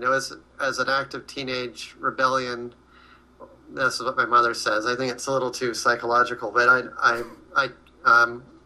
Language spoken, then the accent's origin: English; Salt Lake City, Utah, United States; born there; also born or lived in Baltimore / Alexandria; Well, I was born in Salt Lake City in 1958, the first child of … My dad was in med school and graduated in 1960 and moved to Baltimore